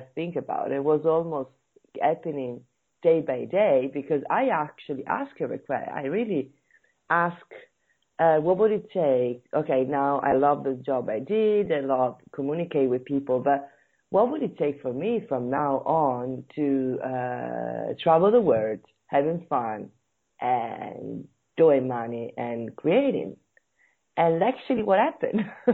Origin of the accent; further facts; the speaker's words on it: Italy; You are from New Zealand. I am from Italy.